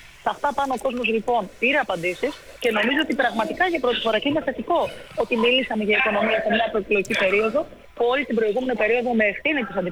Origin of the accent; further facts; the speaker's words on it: Greece; οι γενιές ανθρώπων οι οποίοι μεγαλώσαμε στην Ελλάδα